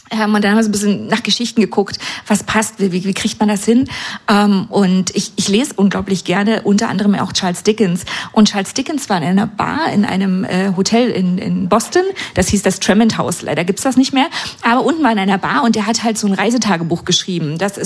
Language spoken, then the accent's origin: German; Berlin, Germany; born there; Und um dem noch eins draufzusetzen, ich bin sogar gebürtige Berlinerin.